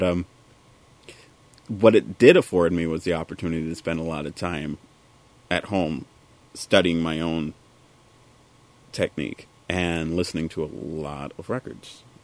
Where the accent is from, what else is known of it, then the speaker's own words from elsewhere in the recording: Maryland, United States; now in Duluth, United States; I'm originally from Maryland. I was born and raised there just outside of Baltimore. And I've been in Duluth for 15 years now.